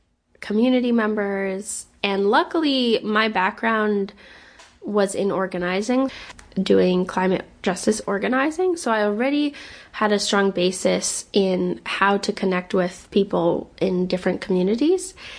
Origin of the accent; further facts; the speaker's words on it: New York, United States; There's so much love and care that people put into the region, to my hometown, and I want that energy here at this farm.